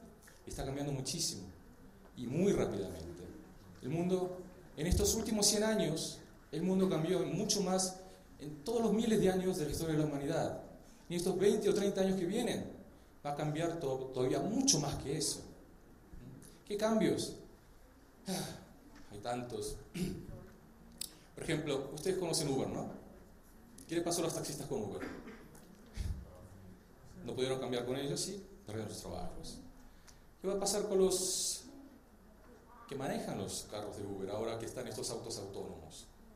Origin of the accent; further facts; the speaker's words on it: Argentina; also born or lived in United States; now in Los Angeles, United States; soy de Los Ángeles, vivo en Los Ángeles, crecí en Argentina, por eso el español. Y soy coreano